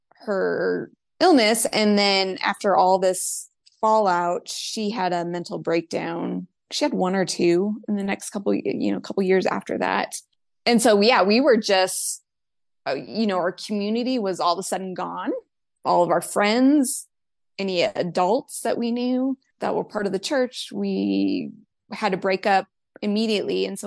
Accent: Spokane, Washington, United States; I grew up in Spokane. I stayed there the whole time. And then I met my husband, and then we moved away.

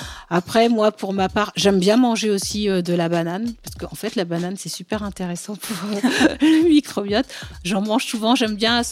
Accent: Mali; Moi, je suis malienne d'origine.

